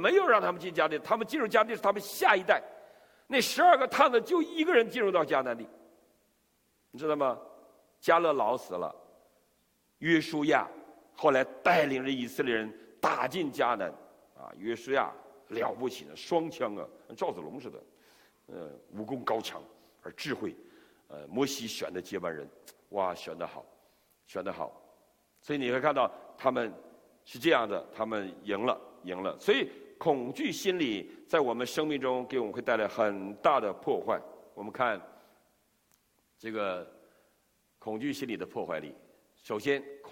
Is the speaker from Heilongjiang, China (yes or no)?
yes; Heilongjiang, China; 我就在中国一个很小县城，黑龙江省望归县，我老家就是叫什么水溜子，我们家那个村叫水溜子，叫井溜子，六井子，六井子，这是我生的村